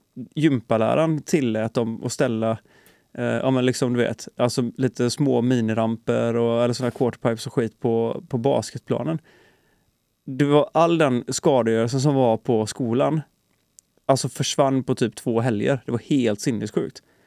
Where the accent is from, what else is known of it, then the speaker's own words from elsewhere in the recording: Onsala, Halland County, Sweden; Det var ju till och med ute i de fina kvarteren i Onsala där jag kommer ifrån. Från början liksom.